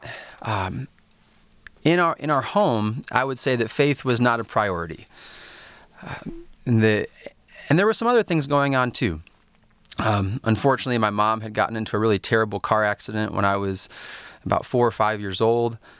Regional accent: Royal Oak, Michigan, United States; Yes, so I did. I grew up in Royal Oak. It was honestly a great space, a great neighborhood

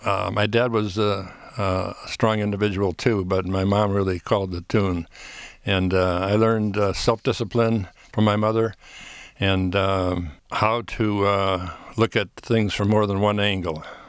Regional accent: Detroit, Michigan, United States; my dad had a tool business in Detroit, and we grew up on West Outer Drive in an above average community, not a wealthy community by any means.

